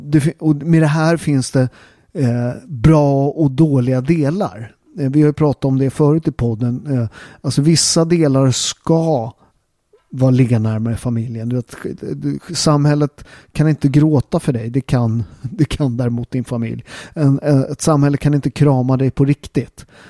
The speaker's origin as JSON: {"language": "Swedish", "country": "Sweden", "tie": "born or raised there", "said": "eftersom jag är född och uppväxt i Sverige och min mamma är ju halvsvensk. Så jag har ju liksom den svenska kulturen, men jag har ju väldigt tydligt den syditalienska kulturen som skiljer sig."}